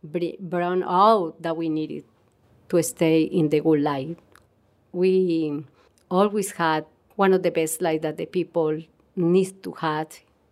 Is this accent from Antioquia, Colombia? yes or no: no; Cali, Valle del Cauca, Colombia; When I was growing up, I had a lot of friends in Cali, in my neighborhood, in the elementary school, high school, middle school, and high